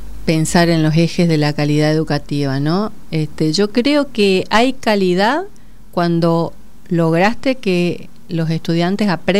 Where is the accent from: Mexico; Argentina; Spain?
Argentina; Chaco; now in Buenos Aires, Argentina; Hay gente, yo vengo del Chaco, otros vienen de Santa Fe, otros de Córdoba